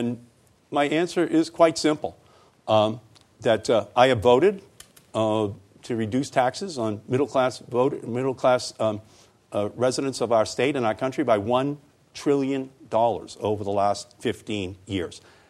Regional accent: Massachusetts, United States; We're from Massachusetts. We're not the laggards. We're the leaders on assault weapon bans.

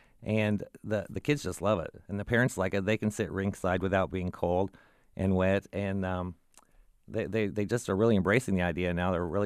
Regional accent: Des Moines, Iowa, United States; Yeah, I grew up in Des Moines, and I started roller skating at a young age

